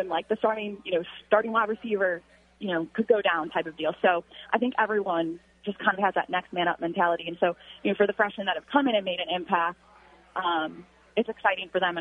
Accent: Buffalo, New York, United States; I'm from there, born and raised in Buffalo.

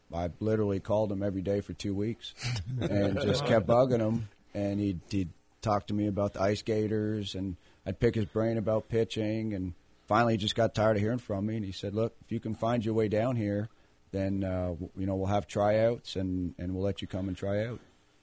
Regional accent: Quebec, Canada; So I'm from Canada, a small town outside of Montreal.

